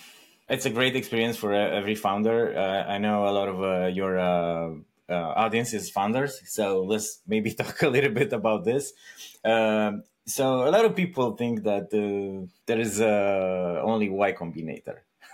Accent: Romania; I'm from Romania originally, so it's Europe.

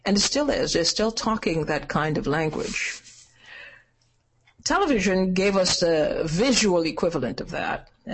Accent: Trinidad & Tobago; born there; Now, I was born in Trinidad, a little speck of dust in the Caribbean Sea.

